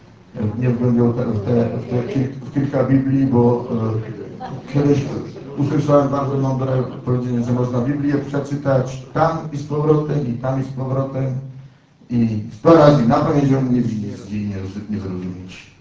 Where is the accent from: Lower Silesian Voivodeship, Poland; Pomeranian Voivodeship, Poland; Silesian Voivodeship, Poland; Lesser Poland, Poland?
Lesser Poland, Poland; żeby my górale